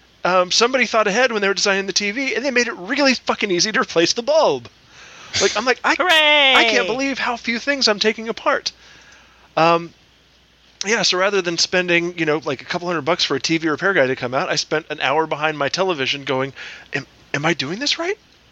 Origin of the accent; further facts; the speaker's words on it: the South, United States; I was raised in the South. It was a very separated time.